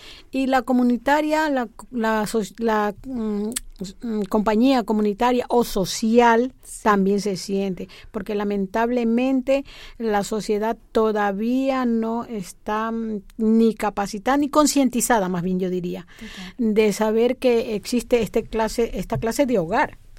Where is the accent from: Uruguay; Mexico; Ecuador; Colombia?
Ecuador; Yo soy de origen latino, soy ecuatoriana